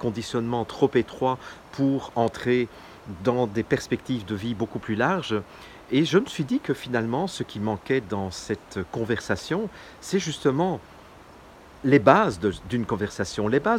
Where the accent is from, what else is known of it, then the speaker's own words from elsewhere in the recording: Belgium; je suis belge, ça vous le savez, je suis né en 1961, donc si vous calculez, au moment où j'enregistre cette vidéo en 2019, j'ai 58 ans